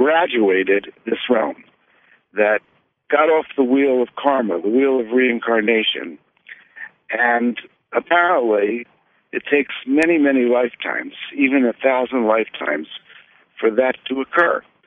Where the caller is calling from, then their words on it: Boulder City, Nevada, United States; I'm calling from Boulder City, Nevada.